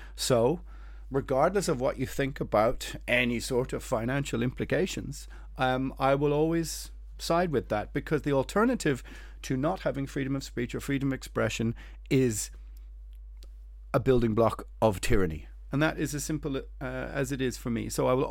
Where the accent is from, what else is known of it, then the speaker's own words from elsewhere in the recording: Ireland; but I am Irish, so I think I have it within my lived experience to think or of these things, or at least it is part of my cultural historical inheritance